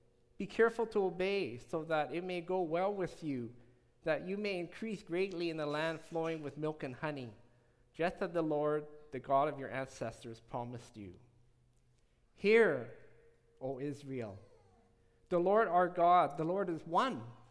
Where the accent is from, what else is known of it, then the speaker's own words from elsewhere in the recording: Vancouver, British Columbia, Canada; I was born and raised in Vancouver.